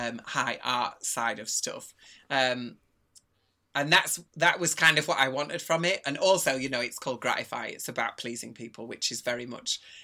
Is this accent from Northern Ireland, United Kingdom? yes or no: no; Brighouse, Yorkshire and the Humber, United Kingdom; okay, ferrets are a Yorkshire thing. I'm also from Brig House and he's told me to get under my bridge and die.